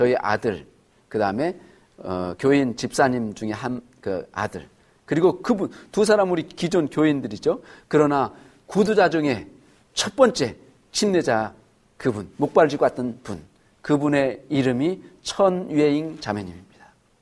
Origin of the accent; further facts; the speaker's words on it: Jeongeup, North Jeolla, South Korea; moved away as an adult; now in Taiwan; 제 고향 동네, 제가 어렸을 때 태어나서 줄곧 자라서 제가 결혼하였어도 저희 부모님들이 살았던 고향이 정읍시 영원면 신영리입니다.